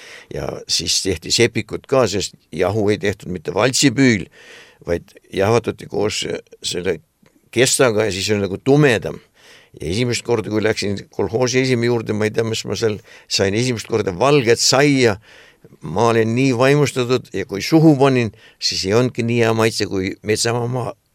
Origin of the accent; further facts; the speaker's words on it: Saare County, Estonia; pärast uutes 3-4 kuud olen Tallinnas ja ülejäänud ajal on rohkem ikka Saaremaal oma kodus, kus nagu olen sündinud ja kasvanud